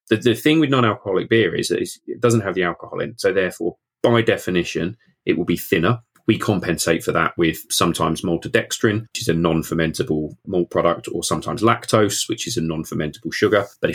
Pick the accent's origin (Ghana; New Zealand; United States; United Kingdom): United Kingdom; England; So I can go out and say, yes, yeah, I'm English, but you're drinking Australian beer.